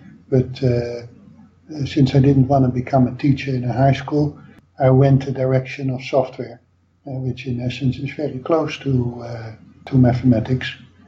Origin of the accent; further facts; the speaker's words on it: Netherlands; English is a second language; Well, I'm Dutch. I'm from the Netherlands.